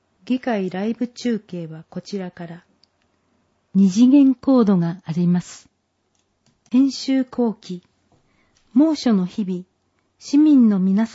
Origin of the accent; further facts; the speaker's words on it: Nirasaki, Yamanashi, Japan; 韮崎市も2050年には消滅可能性都市になる、との報道があり、驚きました。生まれ育った郷土を皆で守り、未来へつなげていかなければならない時です。